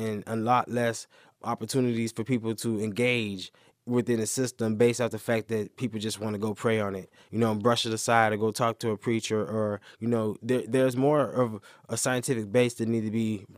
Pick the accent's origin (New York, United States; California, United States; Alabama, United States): Alabama, United States; also born or lived in Michigan; Well, I grew up in Alabama and also in Michigan.